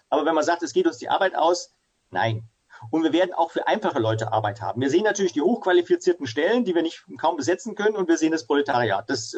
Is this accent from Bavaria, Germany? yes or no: yes; Ingolstadt, Bavaria, Germany; Also ich bin hier in Ingolstadt groß geworden, wo ich auch wieder sitze und lebe mit Familie.